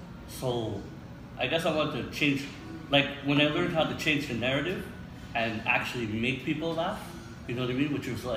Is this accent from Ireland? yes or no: no; Philippines; You know, I'm like sometimes I'll joke, like, I'm a kid from the Philippines, you know?